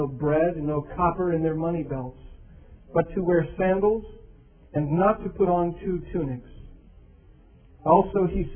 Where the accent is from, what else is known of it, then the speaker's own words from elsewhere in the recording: Ireland; even though I'm Irish and obviously probably carry a brief for things like this